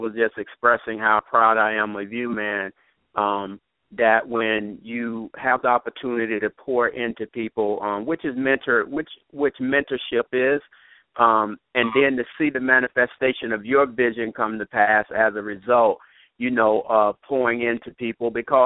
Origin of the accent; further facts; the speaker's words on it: Philadelphia, Pennsylvania, United States; also born or lived in Augusta, Georgia; I was born in Augusta, Georgia, never lived there. I was raised in Philadelphia and went to, excelled in high school in sports and academics